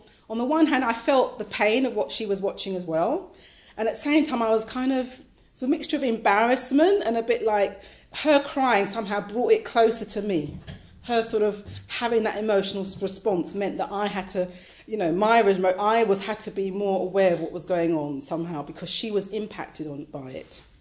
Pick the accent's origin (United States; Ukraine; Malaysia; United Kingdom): United Kingdom; London; I grew up in East London, sort of lived near the docks, and there was a lot of racism where I grew up.